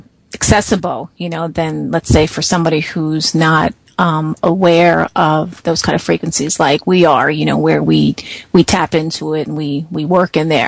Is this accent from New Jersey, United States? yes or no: yes; New Jersey, United States; Jersey, my hometown. Hometown, home state.